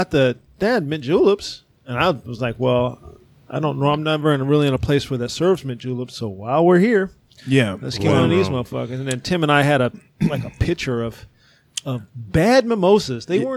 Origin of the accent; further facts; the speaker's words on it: Jamaica; I'm Jamaican. I'm all over.